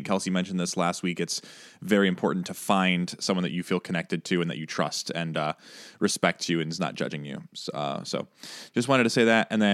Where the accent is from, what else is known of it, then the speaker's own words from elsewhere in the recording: Chicago, Illinois, United States; It's just because I'm from Chicago.